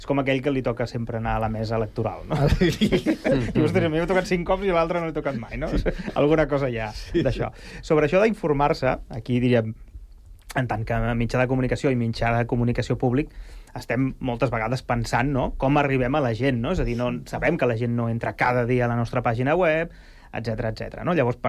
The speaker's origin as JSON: {"language": "Catalan", "town": "Sabadell", "region": "Catalonia", "country": "Spain", "tie": "born or raised there", "lives_now": "Rubí, Spain", "said": "Jo soc fill de Sabadell, visc a Rubí i treballo aquí. Soc vallesà 100%."}